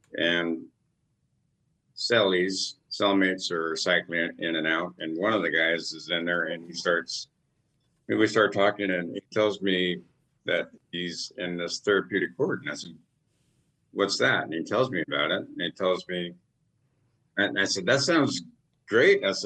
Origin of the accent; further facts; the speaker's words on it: Alaska, United States; I was born and raised here in Alaska, and my family, you know, I'm a product of divorce, and my father was an alcoholic.